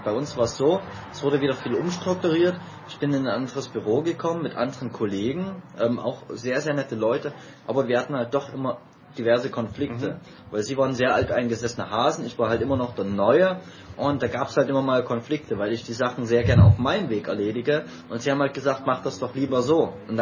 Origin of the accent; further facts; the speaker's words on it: Saxony, Germany; ich will erst zurück in die Heimat, nach Sachsen. Ich komme ursprünglich aus Sachsen.